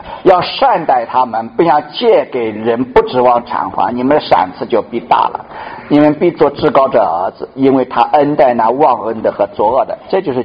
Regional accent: China; 我们中国人也是，我们传统也是什么

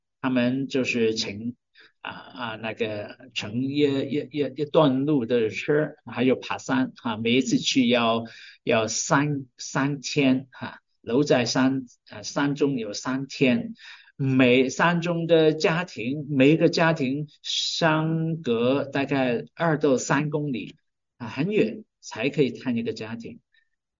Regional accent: Hong Kong; 不是好像我们从香港来从中国来的

